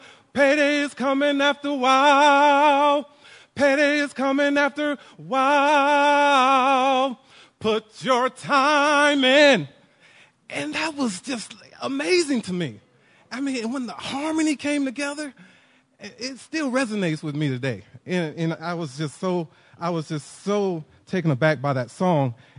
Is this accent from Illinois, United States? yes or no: no; Detroit, Michigan, United States; And, you know, I'm from Detroit. And, you know, my parents and family, they migrated from the South, and so they to Detroit, up north.